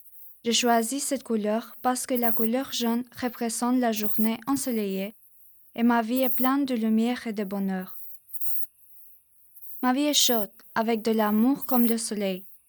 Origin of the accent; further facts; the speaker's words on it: Albania; French is a second language; Je viens d'Albanie.